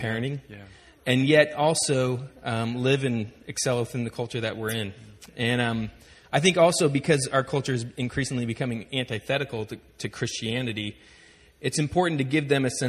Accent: Baden-Württemberg, Germany; also born or lived in Philadelphia; I grew up in Germany. My parents are missionaries there. They still are. And it was great. I didn't know anything different, but I loved it, near Basel, Switzerland.

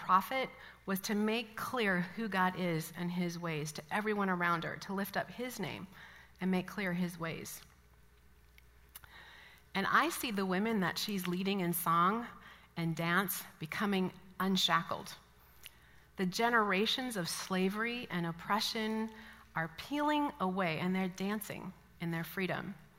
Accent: Midwest, United States; I'm from a conservative Christian background and I'm from the Midwest

